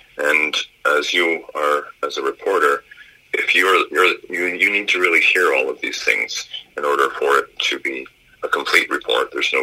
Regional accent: Flin Flon, Manitoba, Canada; I got a soft spot in my heart for my hometown.

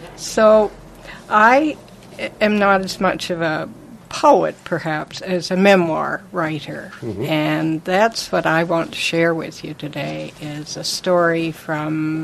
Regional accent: Windsor, Nova Scotia, Canada; Well, in a rural community at the head of the Annapolis Valley, a very agricultural village.

